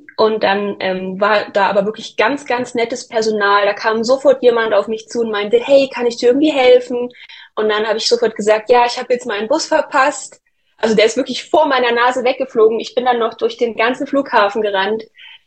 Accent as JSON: {"language": "German", "region": "Saxony", "country": "Germany", "said": "Ich komme aus Sachsen in der Nähe von Chemnitz. Und ich war damals zum Zeitpunkt der Sprachreise 18 Jahre alt. Also ich bin immer noch 18."}